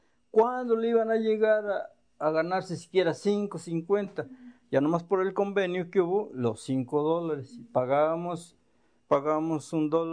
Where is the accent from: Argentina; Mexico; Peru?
Mexico; Morelos; no, este es en Morelos, le digo, esto es en mi tierra